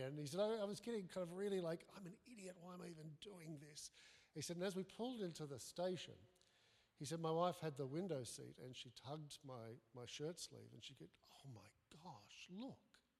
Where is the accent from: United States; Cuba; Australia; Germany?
Australia; Brookvale, New South Wales; I grew up in Brookvale in the 60s, so I can spot an Italian name a mile away because it was Little Italy back in those days.